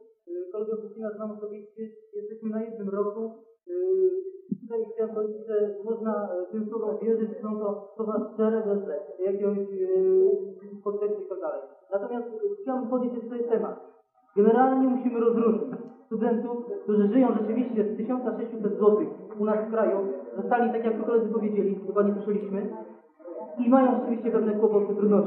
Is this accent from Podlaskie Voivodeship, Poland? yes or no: no; Lublin, Lublin Voivodeship, Poland; jestem z Lublina